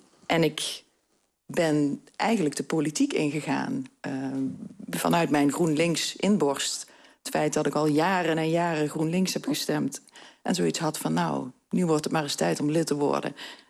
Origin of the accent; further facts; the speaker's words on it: Venlo, Limburg, Netherlands; Ik ben een meisje uit Bijlveld, geboren en getogen in Groot Venlo. 54 jaar. Ik woon op dit moment in Venlo-Oost, Kaldekerkenweg, vlakbij de Koel. Tegenover het oude Marianum, voor degenen die dat nog weten. Ik woon daar met mijn drie kinderen en mijn hond.